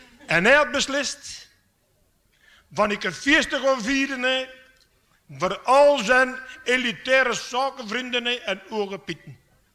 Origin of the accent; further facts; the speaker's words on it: Flanders, Belgium; accent: Waaslands; Dus ik kom van de Vlaanders en ik kan geen Nederlands. Nu spreken ze Waaslands.